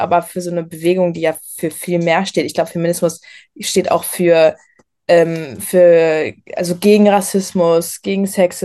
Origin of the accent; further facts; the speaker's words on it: Essen, North Rhine-Westphalia, Germany; ich bin auch 17 Jahre alt und ich komme aus Essen.